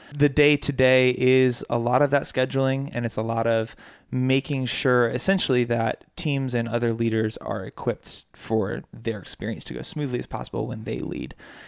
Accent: Raleigh, North Carolina, United States; But yeah, I grew up in Raleigh and was raised here with my family.

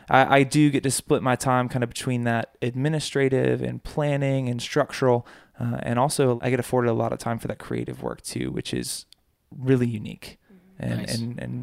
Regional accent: Raleigh, North Carolina, United States; But yeah, I grew up in Raleigh and was raised here with my family.

